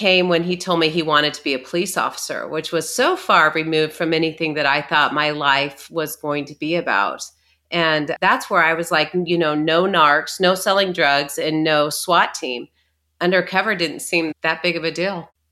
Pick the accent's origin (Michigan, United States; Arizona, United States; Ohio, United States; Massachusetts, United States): Arizona, United States; we grew up in Arizona where there's a very high Hispanic population. And I grew up with kids, at least 30% or more of my grade school classes were Hispanic.